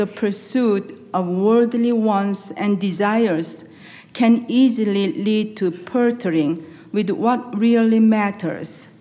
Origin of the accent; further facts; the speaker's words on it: South Korea; I'm from Korea.